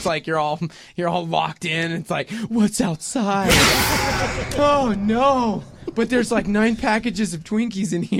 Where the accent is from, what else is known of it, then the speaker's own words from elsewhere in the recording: Texas, United States; Because we're from Texas, and we drove a Suburban.